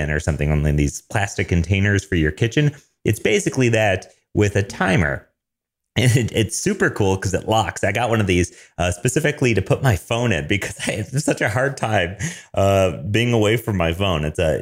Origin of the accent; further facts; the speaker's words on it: Michigan, United States; I'm not calling it soda. I'm from Michigan here. We call it pop.